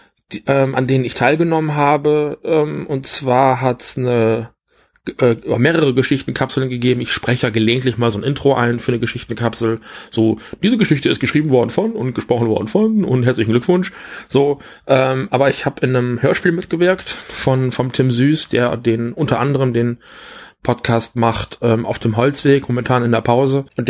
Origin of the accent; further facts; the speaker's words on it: Rheine, North Rhine-Westphalia, Germany; now in Stuttgart, Germany; Weil bis dahin auch noch ein bisschen Wasser durch die Ems fließt. Wie man bei uns in Rheine gesagt hat. Hier in Stuttgart ist es der Neckar.